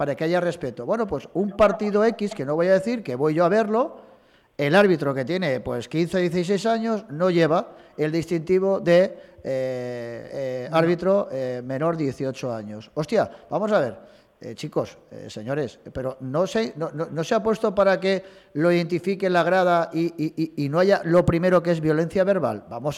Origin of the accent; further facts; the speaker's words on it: Sant Marçal, Balearic Islands, Spain; Yo soy del pueblo, yo soy de San Marsal